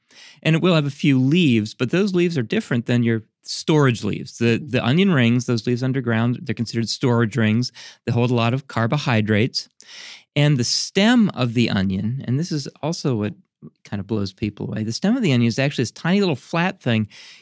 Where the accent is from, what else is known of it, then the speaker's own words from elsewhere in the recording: Philadelphia, Pennsylvania, United States; I'm from Philly originally, so onions in a cheesesteak.